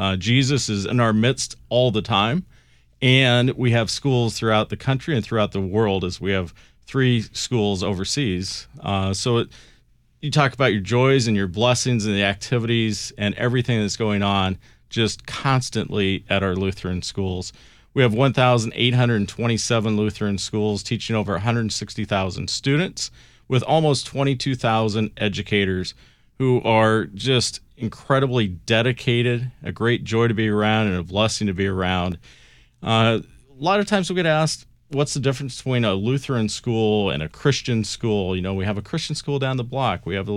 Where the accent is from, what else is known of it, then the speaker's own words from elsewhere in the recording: Seward, Nebraska, United States; my home state, growing up in Seward, Nebraska, and attending St. John's.